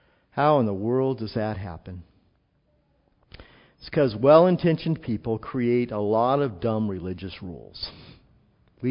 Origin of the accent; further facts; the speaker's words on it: California, United States; I grew up in Southern California, that great secular bastion of humanism.